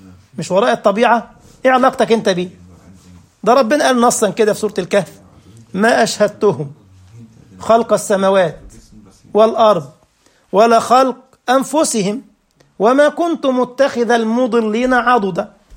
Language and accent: Arabic; Egypt; احنا عندنا في مصر برضه جنينة حيوانات في الجيزة